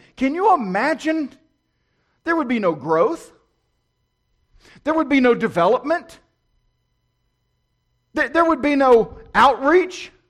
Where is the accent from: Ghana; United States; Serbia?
United States; Richmond, Virginia; I'm from the Richmond area.